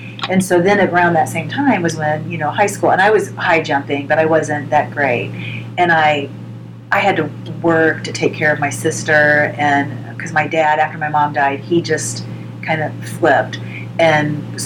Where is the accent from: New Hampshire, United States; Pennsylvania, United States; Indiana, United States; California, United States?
Indiana, United States; I went to Center Grove High School. Oh, okay. So, on the south side.